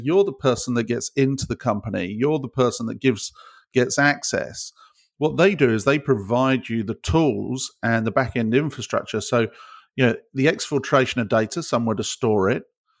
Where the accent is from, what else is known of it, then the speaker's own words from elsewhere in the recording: United Kingdom; I'm a Brit.